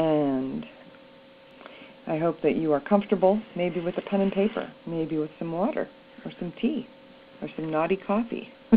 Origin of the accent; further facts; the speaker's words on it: Missouri, United States; I took a two-week vacation and went to my home state of Missouri